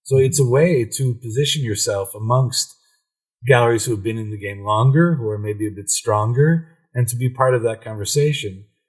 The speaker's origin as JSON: {"language": "English", "town": "Cleveland", "region": "Ohio", "country": "United States", "said": "Yeah, I'm from Cleveland, yeah. Ohio."}